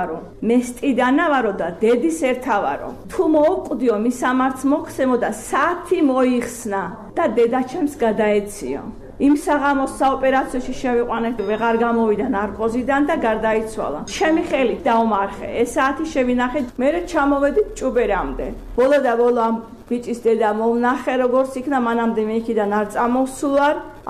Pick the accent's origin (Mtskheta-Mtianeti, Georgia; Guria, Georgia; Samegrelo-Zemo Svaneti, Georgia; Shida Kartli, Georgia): Samegrelo-Zemo Svaneti, Georgia; მივედი და ხელი მოუკიდე და მეუთხარი, მე სვანი ვარ